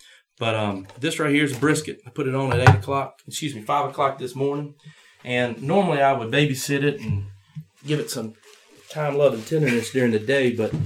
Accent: Union, South Carolina, United States; Well, you know, I've told you I'm from Union, and sure. I hadn't lost those Union characteristics.

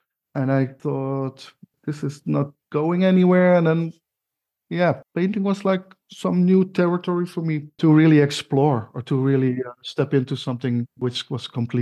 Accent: Zeeland, Netherlands; I grew up in Zeeland, in Zeeuws-Vlaanderen. That's in Holland, near the Belgian border, near Antwerp, near Ghent.

